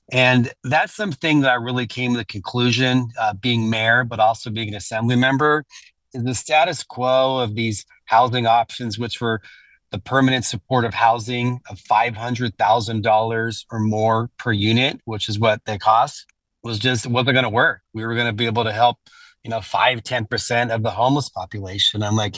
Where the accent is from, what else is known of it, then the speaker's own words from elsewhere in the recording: Sacramento, California, United States; I'm proud of my hometown of Sacramento.